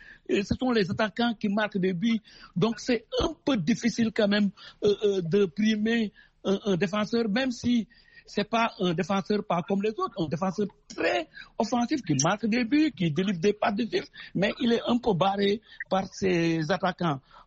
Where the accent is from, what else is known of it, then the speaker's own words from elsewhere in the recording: Senegal; C'est vrai que je suis Sénégalais, c'est mon compatriote.